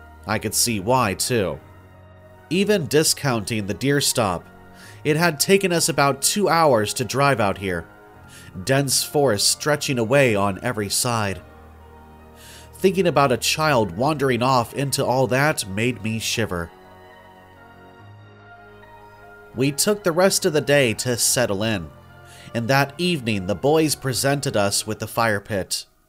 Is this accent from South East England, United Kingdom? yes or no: no; Wales, United Kingdom; Like I said, I'm Welsh.